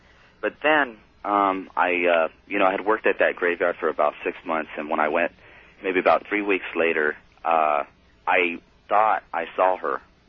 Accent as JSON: {"language": "English", "town": "El Paso", "region": "Texas", "country": "United States", "tie": "born or raised there", "lives_now": "San Antonio, United States", "said": "I grew up in El Paso, Texas."}